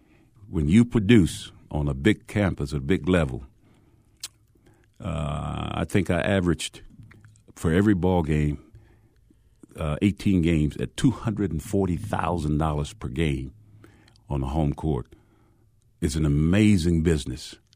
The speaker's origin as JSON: {"language": "English", "town": "El Paso", "region": "Texas", "country": "United States", "tie": "born or raised there", "said": "Even though I was raised in the Segundo Barrio or the Pujido Ward"}